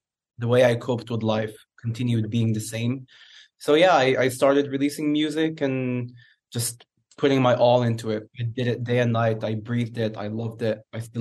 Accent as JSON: {"language": "English", "country": "Libya", "accent": "Libyan", "said": "Sadly, a lot of it comes from my home country because of the way I sing"}